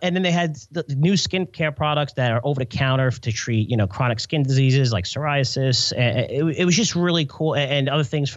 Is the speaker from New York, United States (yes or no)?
yes; New York City, New York, United States; I grew up in New York City and you're seeing, you know, the window washers of 40, 50, 60 story buildings.